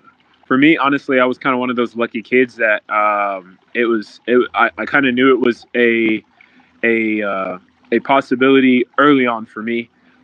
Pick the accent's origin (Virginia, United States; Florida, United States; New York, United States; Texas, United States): Texas, United States; Houston; So I grew up in the Houston area. So I grew up in I actually went to Kingwood High School. So it's north Houston.